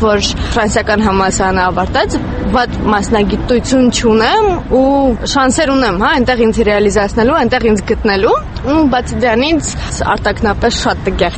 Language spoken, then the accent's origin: Armenian; Armenia; ես ինձ հոգեպես շատ ճնշված եմ զգում այն առումով, որ ես հայաստանցի եմ